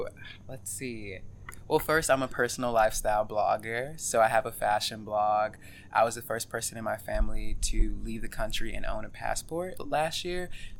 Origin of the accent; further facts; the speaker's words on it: Atlanta, Georgia, United States; I was born here in Vine City in the English Avenue community.